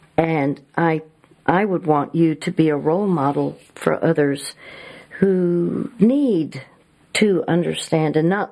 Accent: Dallas, Texas, United States; I'm from Dallas, Texas.

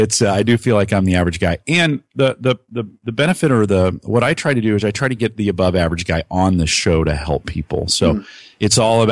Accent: California, United States; But yeah, growing up in the Bay Area was great.

